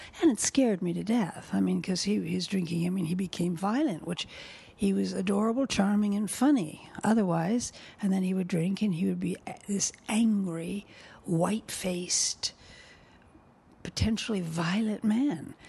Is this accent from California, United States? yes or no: yes; California, United States; I grew up in California. I grew up a lot of years in the San Fernando Valley, which at the time was a valley. And I went to school on a dirt road, and there were orange groves everywhere.